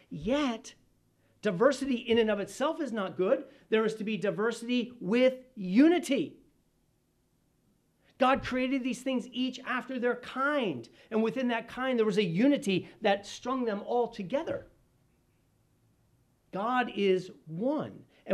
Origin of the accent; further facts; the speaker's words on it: Pine Bush, New York, United States; you couldn't get more different than, for me, a little kid growing up in Pine Bush, New York.